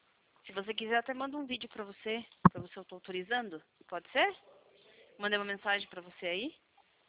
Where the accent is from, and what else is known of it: Sorocaba, São Paulo, Brazil